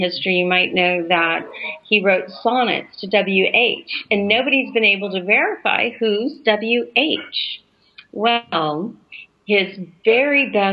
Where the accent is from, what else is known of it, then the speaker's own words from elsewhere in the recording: New Mexico, United States; I come from New Mexico. Now, I'm up in the mountains.